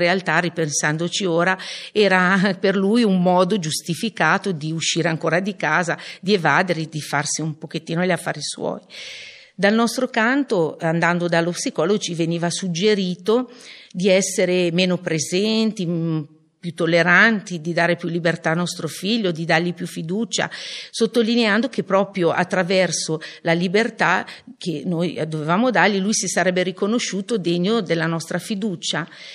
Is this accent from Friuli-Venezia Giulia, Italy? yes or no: no; Sondrio, Lombardy, Italy; per noi che siamo di Sondrio